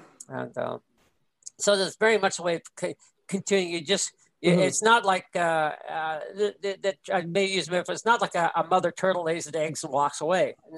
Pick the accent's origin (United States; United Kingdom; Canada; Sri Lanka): Canada; Not so much in my case, being Canadian